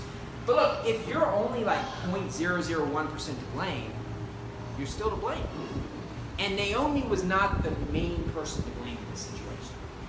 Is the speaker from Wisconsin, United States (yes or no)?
no; West Virginia, United States; I love West Virginia because I'm from West Virginia. I know the area.